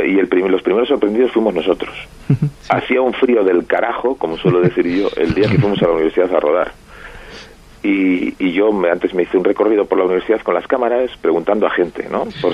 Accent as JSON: {"language": "Spanish", "town": "Bilbao", "region": "Basque Country", "country": "Spain", "said": "Somos los dos de Bilbao y nos tuvimos que ir a Sevilla para conocernos"}